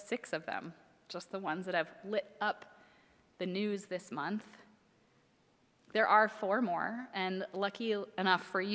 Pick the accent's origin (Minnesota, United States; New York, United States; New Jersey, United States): Minnesota, United States; Minneapolis; But you know I am from Minneapolis, and so many of you have thoughtfully checked in with me as you've been seeing the news and asked how my family is doing, how my community is doing there